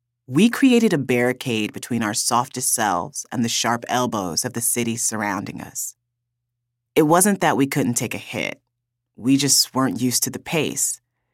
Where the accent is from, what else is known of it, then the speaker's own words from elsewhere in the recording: Fort Wayne, Indiana, United States; She still lived in Fort Wayne, my hometown. We hadn't lived in the same city or the same house since I left for college 11 years earlier.